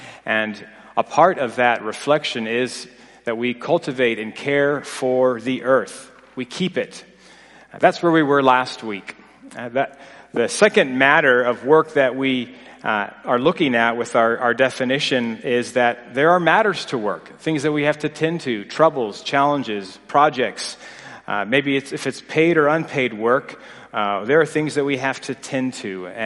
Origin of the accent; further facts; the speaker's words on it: East Coast, United States; also born or lived in Tennessee / Ohio; now in Colorado, United States; I grew up in the East Coast, spent most of my young adult life there. And then before Maggie and I were married, right before our wedding, I moved over to Colorado and had a change of states.